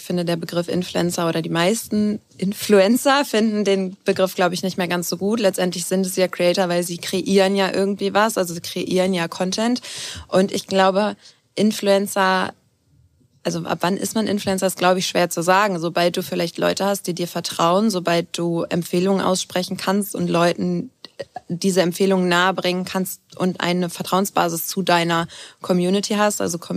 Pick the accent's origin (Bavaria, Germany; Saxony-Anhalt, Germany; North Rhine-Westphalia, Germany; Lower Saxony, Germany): Lower Saxony, Germany; Alfeld; Oder ich bin ja in Affeld aufgewachsen